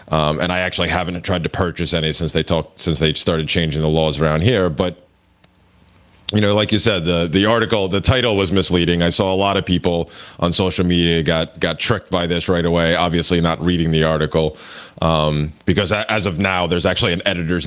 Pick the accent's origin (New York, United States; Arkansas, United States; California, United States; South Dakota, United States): New York, United States; Yeah, they picked up the model of my, unfortunately, my home state, New York.